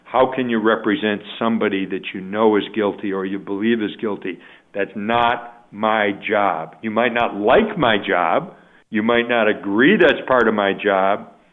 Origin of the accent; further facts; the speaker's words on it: Buffalo, New York, United States; accent: Buffalo; And again, it's generally, Pat, in the... my Buffalo accent just came out.